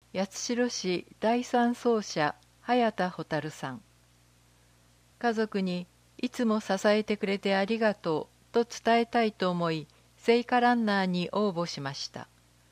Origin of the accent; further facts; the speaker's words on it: Sakamoto, Kumamoto, Japan; 私の出身地である坂本では豪雨災害で甚大な被害を受けました